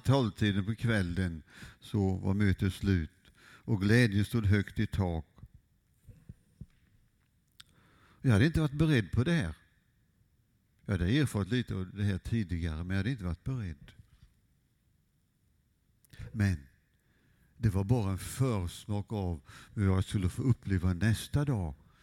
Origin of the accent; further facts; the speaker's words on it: Skästa, Jönköping County, Sweden; när jag var barn och ungdom hemma i Skästa mellan Huskvarna och Gränna.